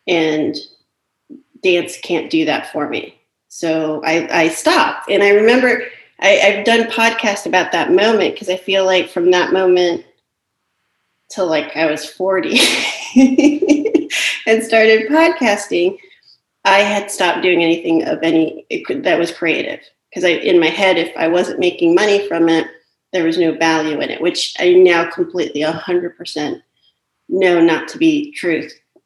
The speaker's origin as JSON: {"language": "English", "town": "Miami", "region": "Florida", "country": "United States", "tie": "born or raised there", "said": "I grew up dancing ballet in Miami."}